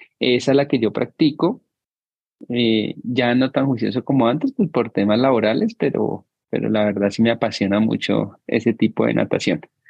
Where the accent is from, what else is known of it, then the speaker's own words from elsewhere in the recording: Cali, Valle del Cauca, Colombia; now in Bogotá, Colombia; Pues yo soy de Cali y terminamos en Bogotá por temas laborales de mis papás.